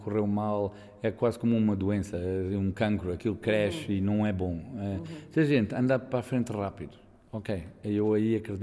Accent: Portugal; eu, quando estou cá, sou sempre estrangeiro, não percebo porquê. Quando saio daqui é que dizem que eu sou português, mas cá sou estrangeiro, lá fora sou português.

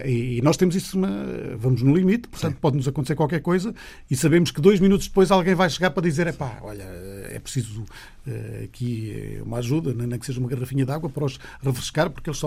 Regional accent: Lousã, Centro, Portugal; Sou da Lousã, sim.

